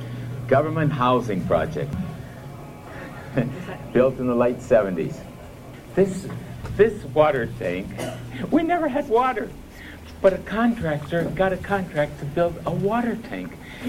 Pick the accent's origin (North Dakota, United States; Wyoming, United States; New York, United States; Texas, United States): Wyoming, United States; moved away as an adult; now in Venezuela; I was born in Wyoming, lived there most of my life.